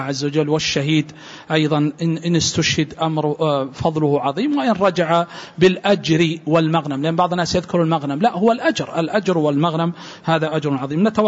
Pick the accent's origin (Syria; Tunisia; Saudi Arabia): Saudi Arabia; Hejaz; مثلا عندنا في السعودية الذين يقرؤون هنا في الحجاز لهم قراءة بنغم